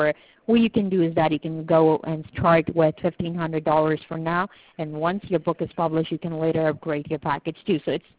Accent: Turkey; No, I'm not Filipino.

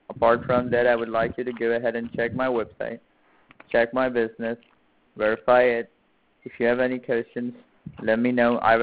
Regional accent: Orlando, Florida, United States

